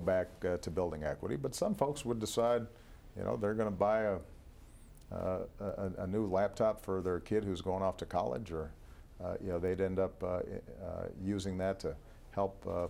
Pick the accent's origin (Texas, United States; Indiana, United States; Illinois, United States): Illinois, United States; Chicago; in my hometown of Chicago, for example, we could be renovating, rehabbing, and putting on the rental market thousands of units